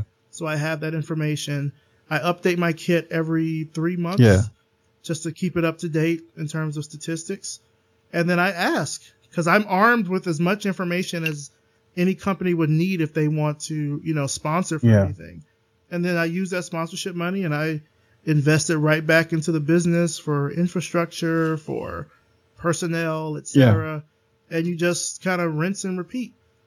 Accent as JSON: {"language": "English", "region": "the South", "country": "United States", "tie": "born or raised there", "said": "And I'm from the South, born and raised"}